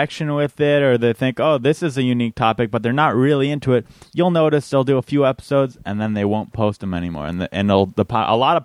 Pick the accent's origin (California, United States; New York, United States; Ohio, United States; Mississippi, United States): California, United States; San Diego; San Diego.